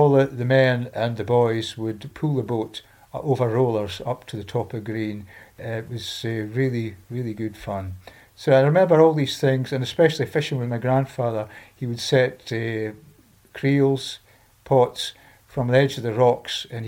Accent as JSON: {"language": "English", "town": "Aberdeen", "region": "Scotland", "country": "United Kingdom", "tie": "born or raised there", "said": "being a wee boy in the 1950s. I grew up in Casey End in Aberdeen, but spent my summers with my grandparents in the fishing village of Crovey in the north of Scotland."}